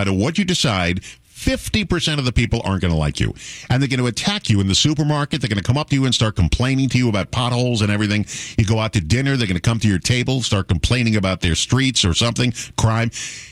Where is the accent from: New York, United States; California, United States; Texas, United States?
New York, United States; When I grew up, there was an elementary school called Fairfield Elementary School, where I grew up in New York.